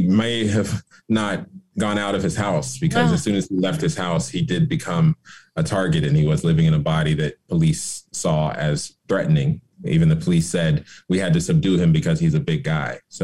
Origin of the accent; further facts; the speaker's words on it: Florida, United States; Yeah, I grew up in Florida. I worked at the Miami Herald for several years.